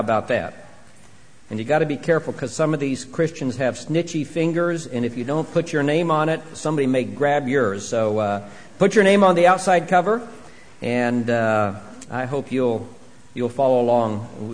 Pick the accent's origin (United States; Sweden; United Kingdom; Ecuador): United States; Vermont; I was from Vermont. She was from Mississippi. So why not move to New Jersey, right?